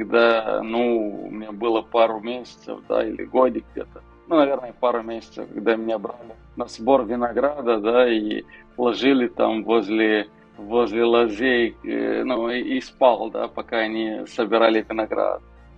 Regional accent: Moldova; now in Portugal; Ну, как любой молдаванин, конечно, да, с ранних лет мы дома делали вино много.

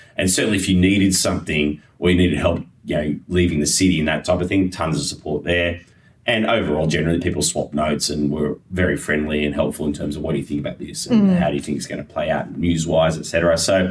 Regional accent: Australia; My family's Russian-Ukrainian, but, I'm an Australian journalist, and in the hotels they continue to look after us.

